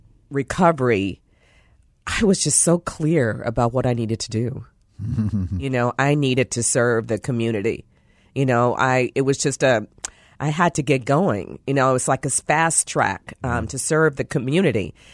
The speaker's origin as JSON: {"language": "English", "town": "East St. Louis", "region": "Illinois", "country": "United States", "tie": "born or raised there", "said": "That's my hometown."}